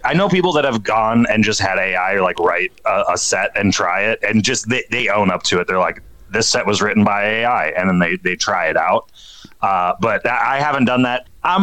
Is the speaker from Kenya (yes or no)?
no; Sioux Falls, South Dakota, United States; Born and raised in Sioux Falls, South Dakota. I went to school, you know, here in town, went to a college in Yankton, South Dakota.